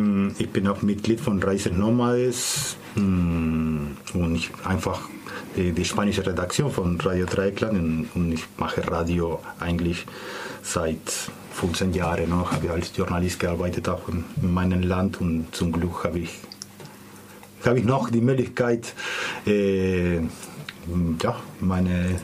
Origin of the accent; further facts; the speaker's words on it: Uruguay; German is a second language; ich komme aus Uruguay